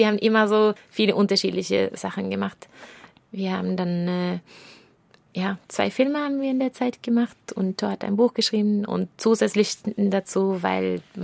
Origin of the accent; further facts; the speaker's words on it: Norway; German is a second language; weil der Gebiet, wo ich aufgewachsen bin, Norwegen, ist einfach sehr spießig.